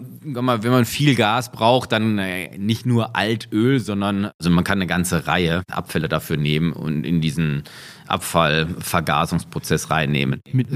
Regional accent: Karlsruhe, Baden-Württemberg, Germany; ich bin gebürtig in Karlsruhe, also ich in meiner Kindheit gab es, ich glaube, 3 heiße Tage

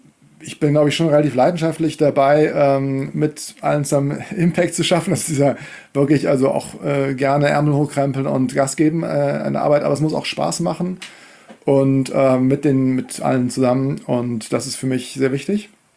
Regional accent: Kiel, Schleswig-Holstein, Germany; ich bin in Kiel aufgewachsen.

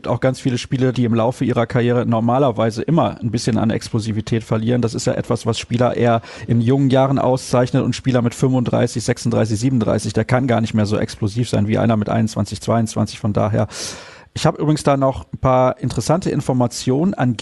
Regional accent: Solingen, North Rhine-Westphalia, Germany; Also in meiner Heimatstadt

